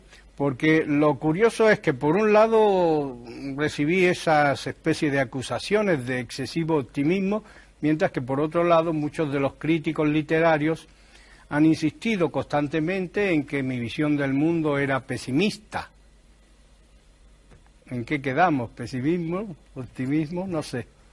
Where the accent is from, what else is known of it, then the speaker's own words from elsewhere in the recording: Granada, Andalusia, Spain; Yo me crié en Granada, viví durante unos años en el Albaicín, en uno de aquellos cármenes del Albaicín.